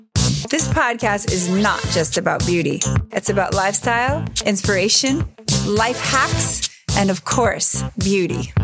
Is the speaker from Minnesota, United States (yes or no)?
no; Montebello, California, United States; Well, I'm from California. I grew up in Montebello.